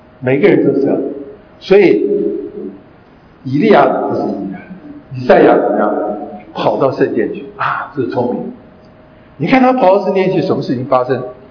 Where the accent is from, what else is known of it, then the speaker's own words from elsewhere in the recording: China; 所以我们中国人常说好人坏人，大儿子小儿子，我们中国人大叫大儿子小儿子